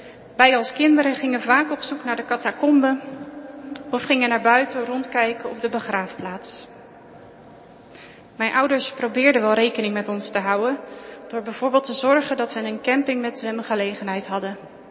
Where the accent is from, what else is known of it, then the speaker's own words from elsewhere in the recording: Naaldwijk, South Holland, Netherlands; also born or lived in Vlaardingen; Ik ben geboren in Vlaardingen, maar met 2 maanden zijn we verhuisd naar Naaldwijk. Dus mijn eerste herinneringen zijn daar.